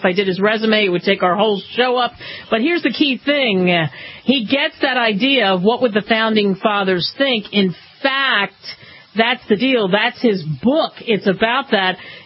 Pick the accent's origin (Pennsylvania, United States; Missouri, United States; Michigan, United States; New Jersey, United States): Pennsylvania, United States; You know, growing up outside of Philly, I often would wonder what Ben Franklin would think if he was looking at Philadelphia these days compared to what it was.